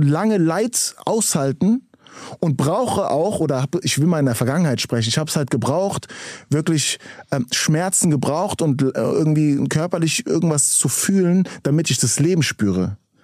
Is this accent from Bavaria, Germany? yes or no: no; Frankfurt, Hesse, Germany; ich bin Frankfurter Kid, okay?